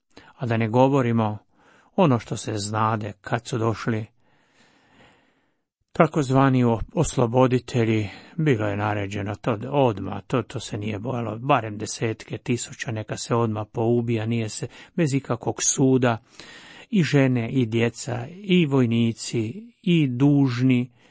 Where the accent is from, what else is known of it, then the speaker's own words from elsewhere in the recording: Zagreb, City of Zagreb, Croatia; Ja sam mu rekao na hrvatskome: Sveti oče, ja sam iz Zagreba.